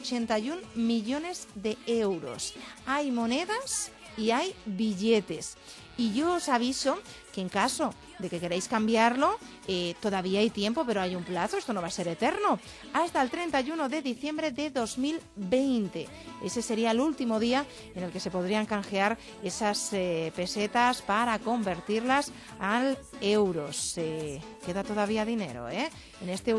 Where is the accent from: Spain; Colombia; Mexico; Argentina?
Spain; lo ahorradores que somos los españoles